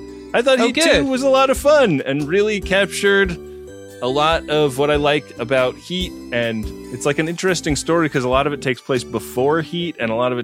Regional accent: California, United States; You're probably wondering how I ended up with this accent when I come from the Bay Area.

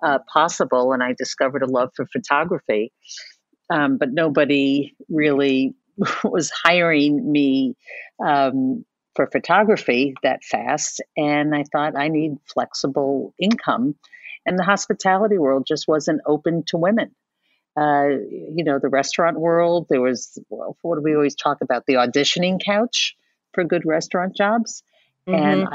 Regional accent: Manhattan, New York, United States; Now, I'm a native New Yorker, third generation Manhattan. So I always say I come from a very small island, and it is, home.

